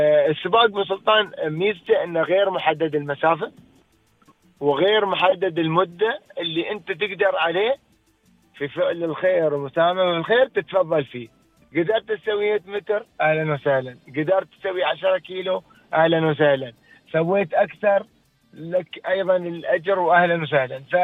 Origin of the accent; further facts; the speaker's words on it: Dubai, United Arab Emirates; لكن عندنا في دبي بالسلطان بيكون ان شاء الله افتراضي الموضوع